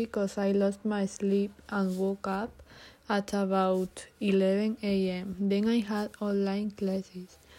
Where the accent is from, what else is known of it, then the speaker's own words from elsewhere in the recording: Córdoba, Andalusia, Spain; English is a second language; I'm 14 years old. I'm from Cordoba and I am a student at Blas Infante High School.